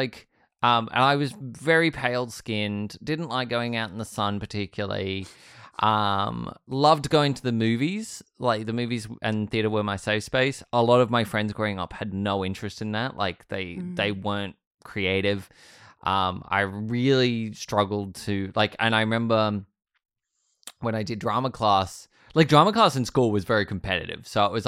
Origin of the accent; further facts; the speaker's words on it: Sydney, New South Wales, Australia; it was really weird because I grew up in Sydney